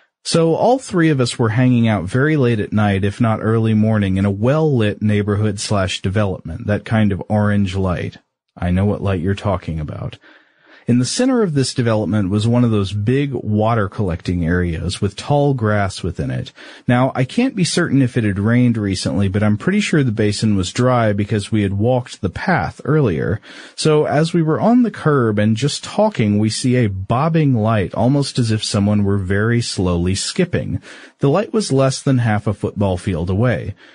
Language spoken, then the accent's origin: English; Scotland, United Kingdom; Now, I'm from Scotland, and we don't have illuminated sea creatures very much.